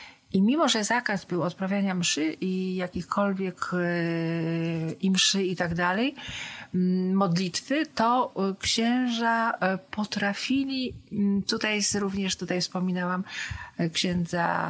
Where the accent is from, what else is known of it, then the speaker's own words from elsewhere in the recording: Poznań, Greater Poland Voivodeship, Poland; ponieważ jestem poznanianką.